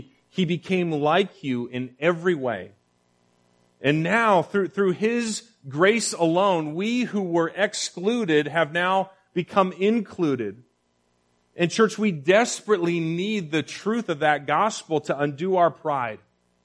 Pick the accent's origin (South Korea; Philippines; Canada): Canada; now in United States; Now, even though I'm an immigrant, I'm Canadian, I hold a green card